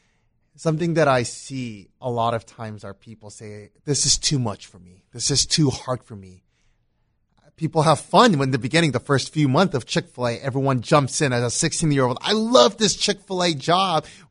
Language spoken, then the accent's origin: English; Cambodia; My parents were missionaries in Cambodia. So I grew up in Cambodia by a missionary family.